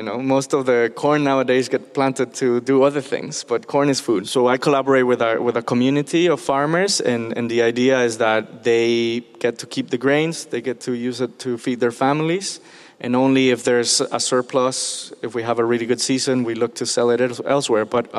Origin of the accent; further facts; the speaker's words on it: Mexico City, Mexico; I grew up in Mexico City.